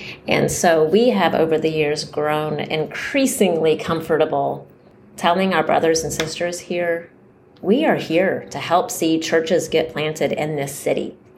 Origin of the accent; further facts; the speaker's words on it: United States; There's nothing wrong with me as an American living here